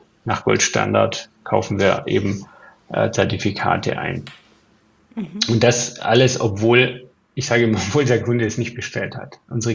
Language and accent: German; Bavaria, Germany; Ich bin im Allgäu aufgewachsen.